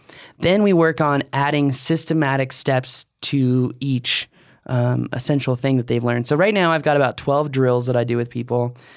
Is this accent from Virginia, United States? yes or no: yes; Virginia, United States; Jason's from DC area. That's my hometown. So. Reppin' the hood.